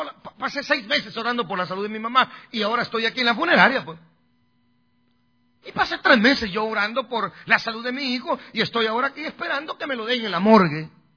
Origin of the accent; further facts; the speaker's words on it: Guastatoya, El Progreso, Guatemala; Ellos eran los únicos dos que en mi pueblo, en Guastatoya, tenían el ministerio para llevar el mensaje, la palabra, a la prisión.